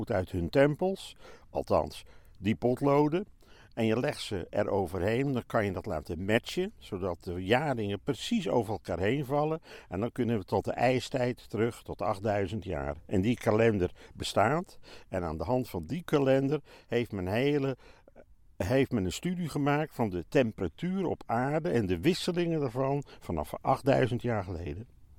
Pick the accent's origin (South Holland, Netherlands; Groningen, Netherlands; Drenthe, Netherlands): South Holland, Netherlands; Boskoop; geboren in Boskoop, 7 februari 1944. En ik ben zoon, enige zoon, die dus bij zijn vader in de boomkwekerij exportbedrijf, zou gaan werken.